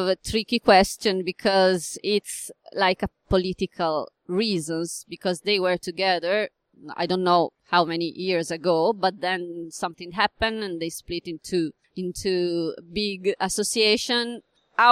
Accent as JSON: {"language": "English", "region": "Piedmont", "country": "Italy", "said": "I'm from Italy, yes. I'm from Piedmont."}